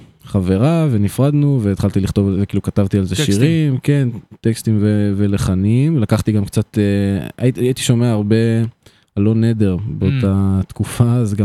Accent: Tzur Yitzhak, Central District, Israel; also born or lived in Olesh; אבא שלי גר באולש, ואמא שלי בצור יצחק. את שנותיי המוקדמות, כאילו, גדלתי בצור יצחק בעצם, אבל אני כבר גר מספיק שנים בשתי המקומות.

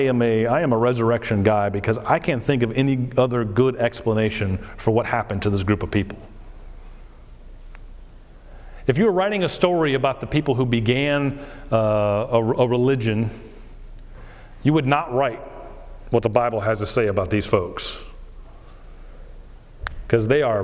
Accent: Florida, United States; I grew up down in South Florida, which means we didn't have a lot of money

